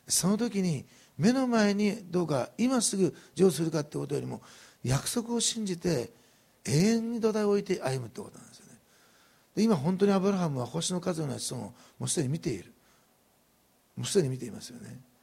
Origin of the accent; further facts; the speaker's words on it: Osaka, Japan; born there; 私大阪生まれだからあんなの見たことないけど